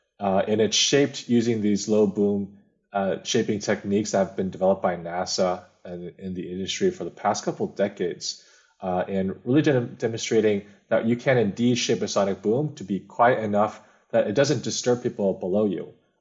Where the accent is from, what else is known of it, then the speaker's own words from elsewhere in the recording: California, United States; I grew up in the Bay Area, California, had relatives overseas